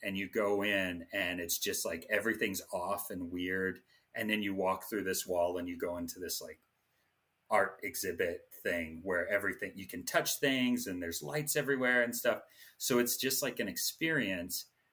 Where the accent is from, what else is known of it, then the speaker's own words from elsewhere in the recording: Jackson, Tennessee, United States; now in Las Vegas, United States; I'm from Tennessee.